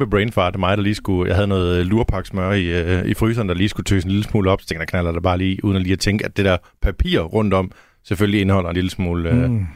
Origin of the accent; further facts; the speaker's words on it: Jutland, Denmark; især mig som jyde, det er jo bare sådan et, den der klassiske, at det er ikke forbudt at tænke selv